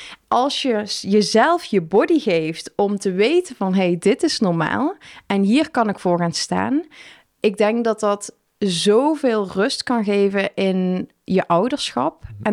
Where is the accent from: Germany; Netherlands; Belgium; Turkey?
Netherlands; hoe wij als Nederlanders daartegen aankijken